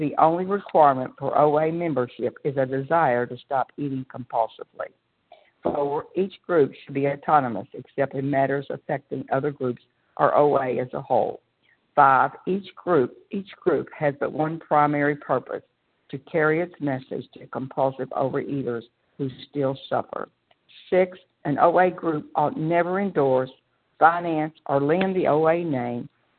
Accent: Pensacola, Florida, United States; I'm from Pensacola, Florida, a grateful recovered food addict.

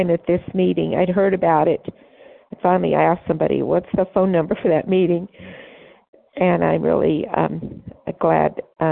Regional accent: Idaho, United States; from Idaho, a recovering compulsive overeater.

